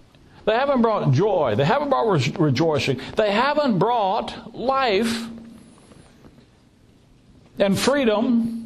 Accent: Tennessee, United States; also born or lived in Alabama; Down south, I'm from Alabama, raised from Tennessee.

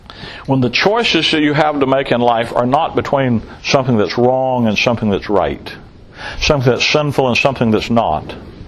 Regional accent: Alabama, United States; I'm from Alabama. We didn't play hockey.

